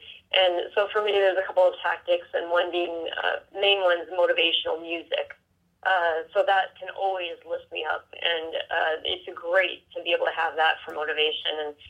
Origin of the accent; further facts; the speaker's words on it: Midwest, United States; Yes, and I'm from the Midwest, and that was all we ate.